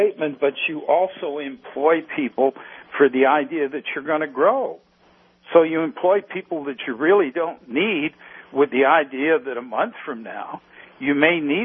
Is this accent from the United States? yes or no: no; Ireland; I'm an Irishman